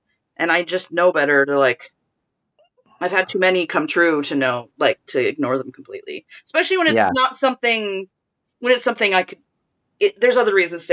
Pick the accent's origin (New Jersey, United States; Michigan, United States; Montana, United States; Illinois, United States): Illinois, United States; moved away; like when I came from Illinois, you would drive through the country and there'd be a little town here, a little town there.